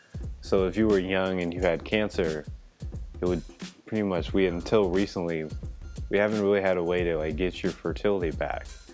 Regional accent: Oklahoma, United States; For everyone that doesn't know, we're from Oklahoma, and Lawton is a small, let's just call it a place in Oklahoma.

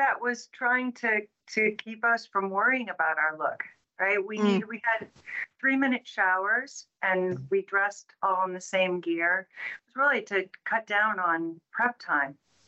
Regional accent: Midwest, United States; I grew up in the Midwest.

